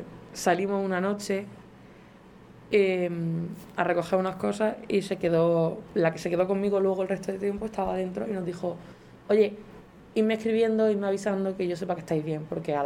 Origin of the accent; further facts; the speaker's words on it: Andalusia, Spain; born there; also born or lived in Garrucha; Nací en Almería.